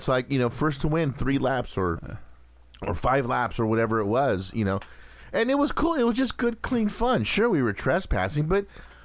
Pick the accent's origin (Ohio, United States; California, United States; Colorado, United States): California, United States; Whittier; growing up in Whittier, we had in Puente Hills area, there was a area that they had miniature go-karts.